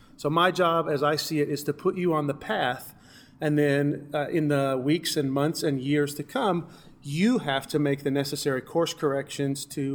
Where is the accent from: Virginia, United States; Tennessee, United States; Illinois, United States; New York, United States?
Tennessee, United States; Knoxville; one of them from my hometown of Knoxville, Tennessee.